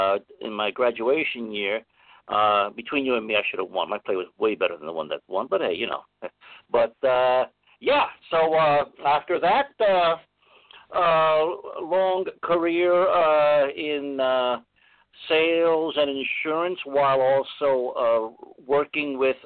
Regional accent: New York City, New York, United States; I grew up in Spanish Harlem in the late 50s through early 1960s. My mother worked at the Apollo Theater

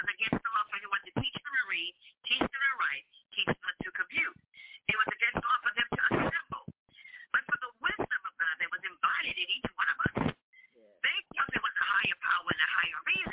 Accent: New Orleans, Louisiana, United States; I am in Louisiana, born and raised in New Orleans, and was never taught about that.

